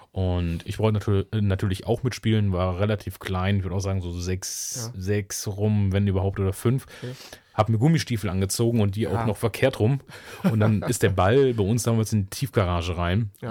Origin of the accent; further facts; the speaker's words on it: West Germany, Germany; für uns Wessis natürlich auch immer eine interessante Story